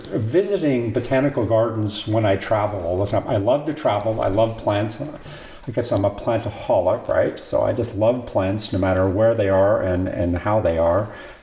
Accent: California, United States; I was born and raised in California, San Francisco, north of San Francisco, UC Davis, UC Berkeley, Natural Resources.

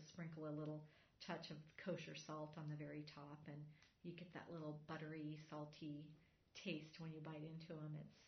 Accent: California, United States; when I was growing up, my mom only used dried basil. And we grew up in Southern California, but it wasn't the thing to plant fresh herbs.

